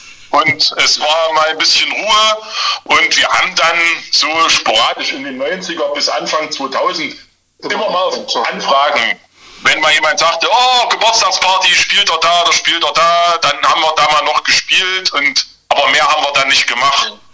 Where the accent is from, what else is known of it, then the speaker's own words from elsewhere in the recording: Hermsdorf, Germany; Und wir sind aus Hermsdorf, ja, wir sind ja auch aus Hermsdorf